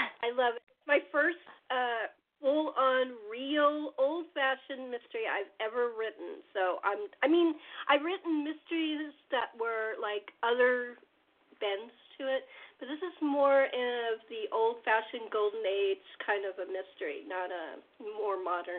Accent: California, United States; because it was very, very Midwest when I came from California, so it's very different.

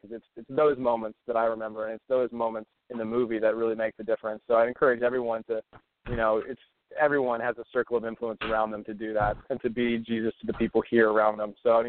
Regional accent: Nashville, Tennessee, United States; now in Los Angeles, United States; Well, I'm from Nashville, Tennessee, but I've moved to Los Angeles 3 years ago. So I've been out here, I live here full-time.

